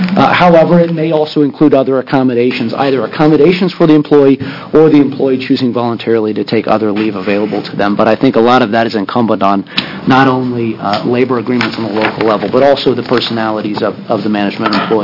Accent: East Coast, United States; I grew up on the East Coast. I had the planes flying over spraying for mosquitoes in the summers.

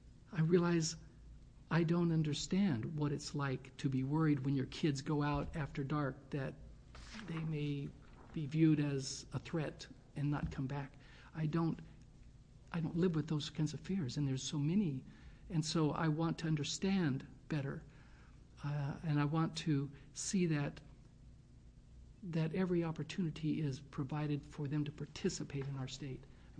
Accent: Central Point, Oregon, United States; I come from Southern Oregon, right? I'm from Central Point. There's very few minorities there.

